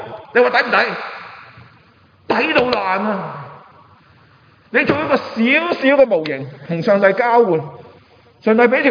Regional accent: Hong Kong; 我是香港人

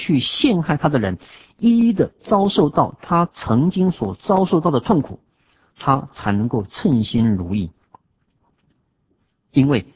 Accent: China; 的确，我们中国人有讲话，君子报仇三年不晚，有仇不报非君子。

